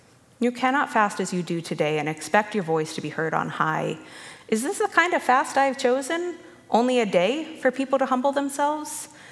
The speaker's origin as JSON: {"language": "English", "country": "Canada", "said": "Important as a Canadian, of course, but even more so as a Christian."}